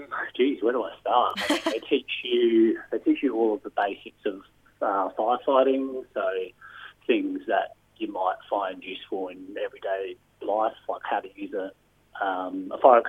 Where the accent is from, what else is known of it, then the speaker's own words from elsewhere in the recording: Bridgewater, South Australia, Australia; I was born in Bridgewater. I grew up in the hills, and living in the hills means that you live with bushfire.